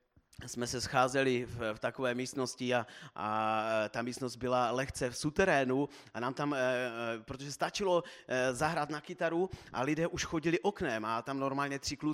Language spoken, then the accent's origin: Czech; Nivnice, Zlín Region, Czechia; Tak jsme z Nivnice a naším domovským sborem je Uherský Brod. Chodíme do apoštolské církve